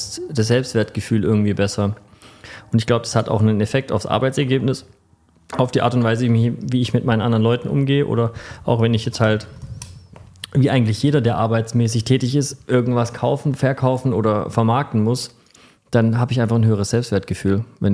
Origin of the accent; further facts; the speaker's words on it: Stuttgart, Baden-Württemberg, Germany; gerade als Stuttgarter, der im Kessel lebt